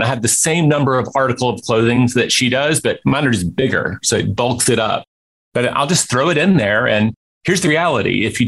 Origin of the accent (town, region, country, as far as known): Memphis, Tennessee, United States; born or raised there